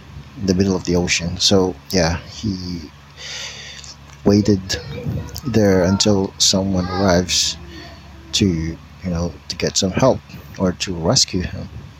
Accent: Philippines; So it was in southern Philippines, where I also grew up.

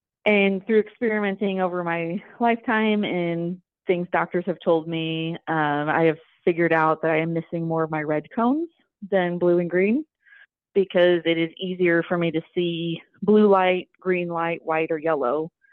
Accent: St. Charles, Missouri, United States; Yes, I'm actually born and raised in St. Charles. My family is all pretty much in that area.

